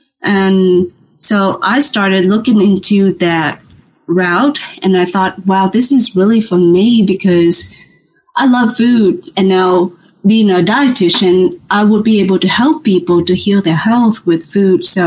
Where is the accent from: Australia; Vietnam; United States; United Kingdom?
Vietnam; English is a second language; moved away; when I went to the States, that is a very long way from home, from Vietnam. So I'm originally from Vietnam. I'm Vietnamese.